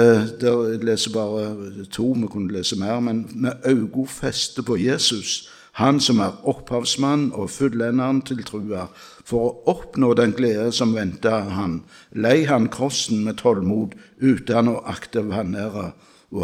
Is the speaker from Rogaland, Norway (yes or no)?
yes; Randaberg, Rogaland, Norway; hjemme på Randaberg i min ungdom.